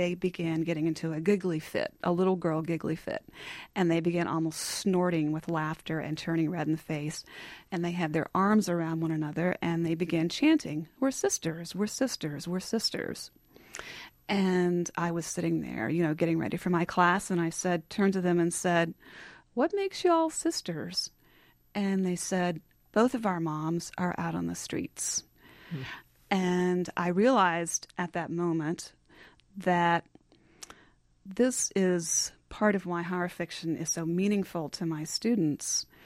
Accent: North Carolina, United States; I grew up in North Carolina.

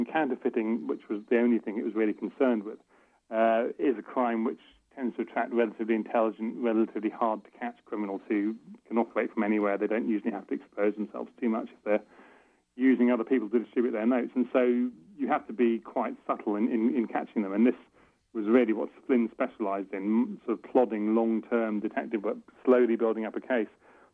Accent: United Kingdom; I'm British, there are 10 or 15 of these things in the UK

